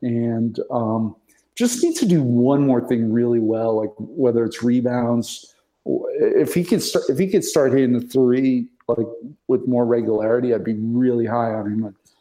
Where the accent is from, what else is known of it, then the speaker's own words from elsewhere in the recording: New York City, New York, United States; He's from Westchester County. I grew up in the Bronx